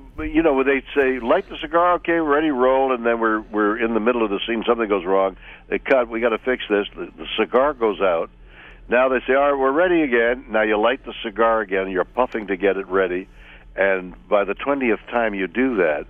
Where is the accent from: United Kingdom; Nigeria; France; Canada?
Canada; now in United States; I'm a Canadian, and I'm living under the good graces of America here for the last many years, but I never forget that I'm a guest.